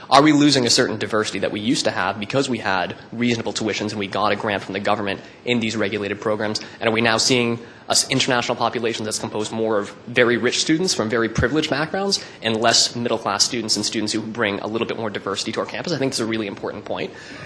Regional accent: United States; moved away as an adult; now in Montreal, Canada; Now I'm a Quebec resident. I come from the United States, and I came to McGill, and I really like Montreal, so I stayed here.

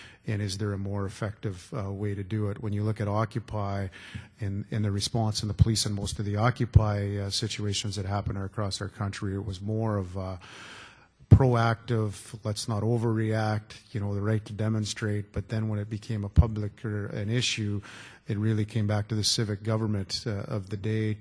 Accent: Saskatchewan, Canada; I'm from Saskatchewan, so I don't know all the details in relation

